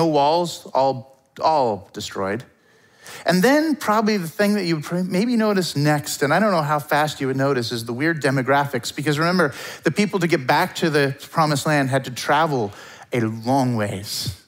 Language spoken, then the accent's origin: English; Campbell River, British Columbia, Canada; I grew up in Campbell River on Maryland Drive. At the end of the road was the big tree.